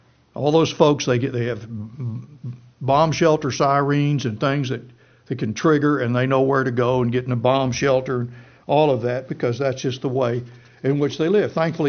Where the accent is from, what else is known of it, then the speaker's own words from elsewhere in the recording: Plainview, Texas, United States; You know, when I was a kid, in the 50s, growing up in Plainview, Texas, you know, I could go anywhere in that town on my bicycle.